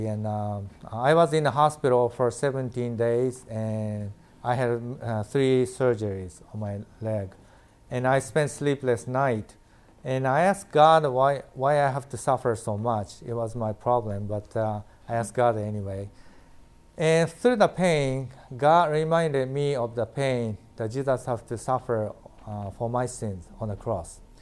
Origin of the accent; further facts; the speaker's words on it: Osaka, Japan; We are born and raised in Osaka, Japan, and my family was atheist.